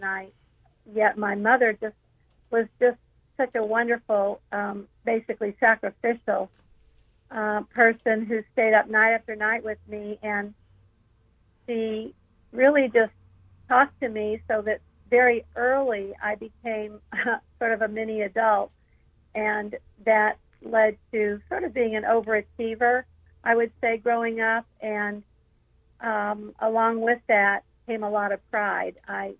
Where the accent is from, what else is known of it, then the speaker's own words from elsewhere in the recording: St. Louis, Missouri, United States; I grew up in St. Louis and had a completely opposite childhood than Phil.